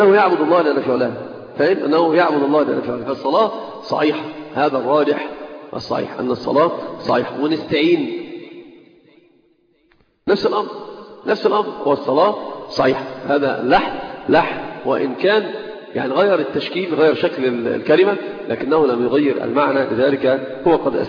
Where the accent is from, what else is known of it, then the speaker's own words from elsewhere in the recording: Egypt; عندنا في مصر في مكان في في, في القاهره مثلا في الجيزه